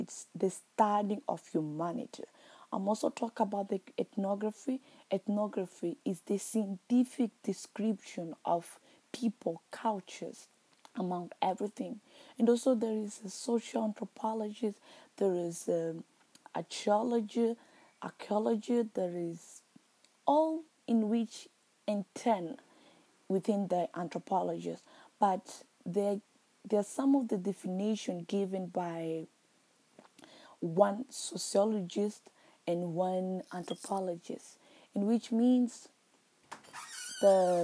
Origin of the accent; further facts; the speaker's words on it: Mozambique; English is a second language; I am from Mozambique. I'm doing sociology in first year.